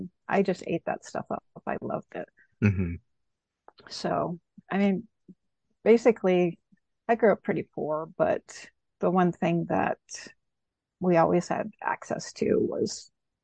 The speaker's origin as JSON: {"language": "English", "region": "Montana", "country": "United States", "tie": "born or raised there", "said": "I grew up in Montana, so I really connected with the Alpha Flight characters because they were in Canada."}